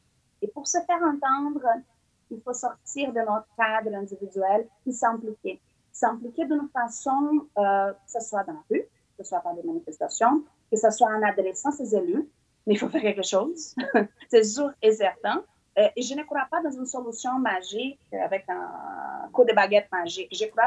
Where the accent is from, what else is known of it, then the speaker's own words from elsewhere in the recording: Quebec, Canada; En tant que Québécois et Québécoise, j'en doute que ce soit un principe, une valeur de notre société